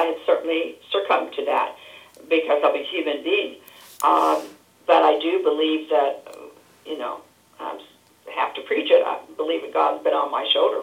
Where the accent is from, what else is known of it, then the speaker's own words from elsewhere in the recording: Rolla, Missouri, United States; I was raised with doctors in Rolla, Missouri. I lived with doctors for about 6-7 years.